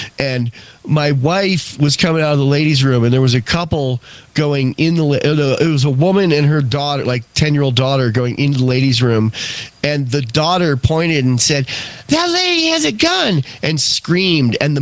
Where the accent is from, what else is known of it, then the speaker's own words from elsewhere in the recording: California, United States; now in Wyoming, United States; When I first got to Wyoming, you know, we came from California